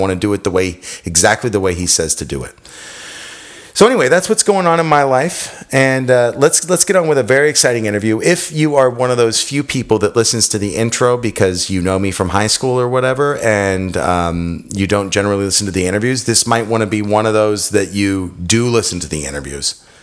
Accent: Stockton, California, United States; also born or lived in Manhattan Beach; I'm from Stockton.

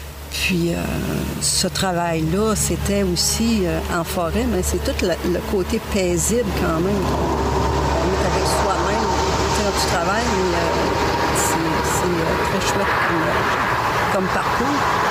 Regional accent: Quebec, Canada; now in Val-d'Or, Canada; Ben, je viens de l'Abitibi. Maintenant, je reste à Val-d'Or, mais je suis née près d'Amos.

